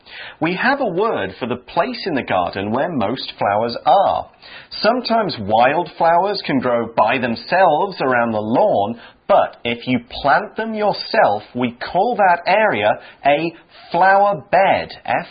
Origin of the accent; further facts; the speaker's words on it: United Kingdom; Also notice I said tomato because I'm British.